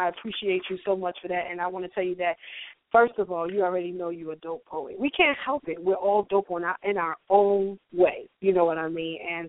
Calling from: New Jersey, United States; I'm calling from North New Jersey. What's going on?

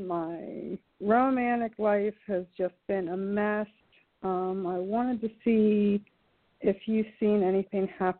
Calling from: South Carolina, United States; I'm calling from South Carolina.

